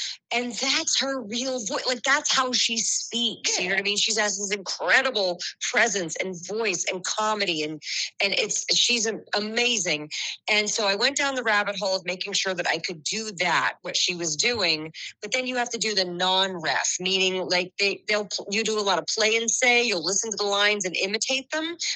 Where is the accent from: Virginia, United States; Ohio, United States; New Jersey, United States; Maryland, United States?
Virginia, United States; I'm from the South, from Virginia, and I'm half Italian as well